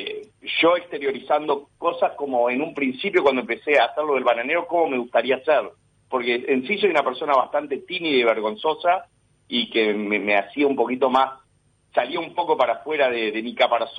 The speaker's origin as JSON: {"language": "Spanish", "country": "Uruguay", "tie": "born or raised there", "also_born_or_lived": "New Jersey, United States", "said": "a los 8 años, en el 84, me volví para Uruguay. Y bueno, digamos que yo me considero uruguayo"}